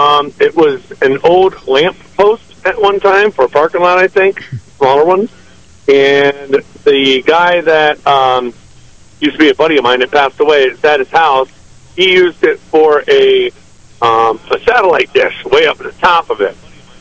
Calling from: Hornell, New York, United States; from Hornell.

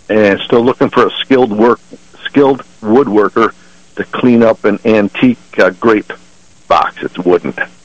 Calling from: Mount Morris, United States; Mount Morris.

